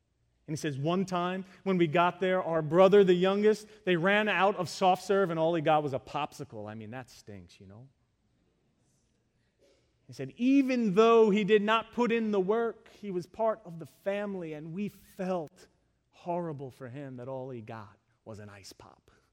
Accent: New York, United States; I'm a New Yorker.

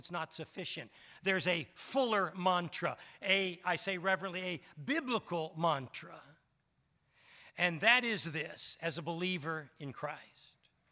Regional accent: United States; As an American, as a human being deep down, my spirit and my heart and my mind resonates with those who seek justice.

